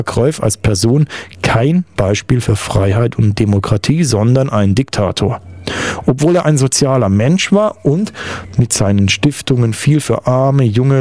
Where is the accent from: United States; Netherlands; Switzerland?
Netherlands; German is a second language; denn so sympathisch sind wir Holländer nun auch wieder nicht.